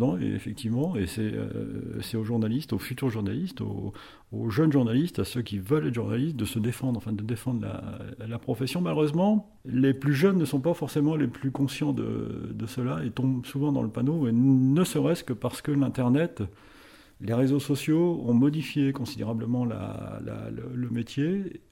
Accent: France; même si je suis français, j'ai plutôt des réflexes de, comme vous dites, de journaliste anglophone

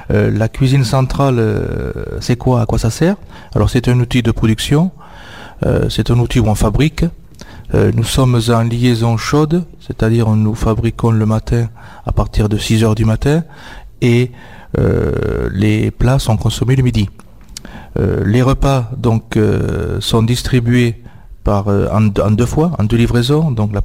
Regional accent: Occitanie, France; je suis pas originaire de Touraine puisque je suis du Gers

